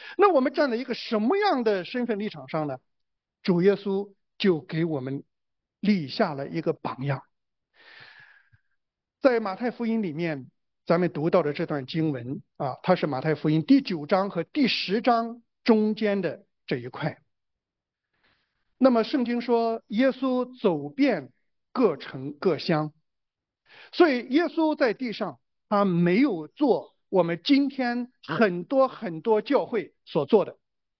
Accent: China; 我们大陆人都知道啊，就是当中国就是新中所谓的新中国成立以后

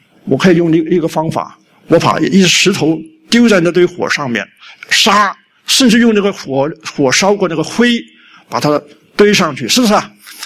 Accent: China; now in Australia; 但是我们中国人的问题就是压力太大，所以我们压的个个都好像我那样很扁了，你看我的身材就是很扁的啊你看你回国去看一看

